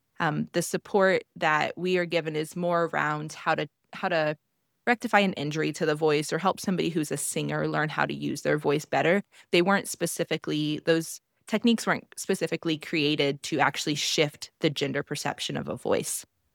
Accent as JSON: {"language": "English", "region": "Midwest", "country": "United States", "tie": "born or raised there", "moved": "as an adult", "lives_now": "San Francisco, United States", "said": "I grew up in the Midwest. Moved out to San Francisco for grad school about 12 years ago now"}